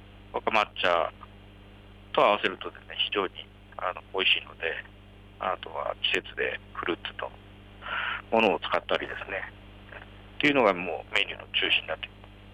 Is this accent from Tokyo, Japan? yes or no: yes; Chofu, Tokyo, Japan; also born or lived in Mitaka; 小学校の途中からですね、実はもう調布市でずっと育ってまして、はい。で、もう、それからはずっと調布。ちょっと大人になってからね、出たり入ったりある。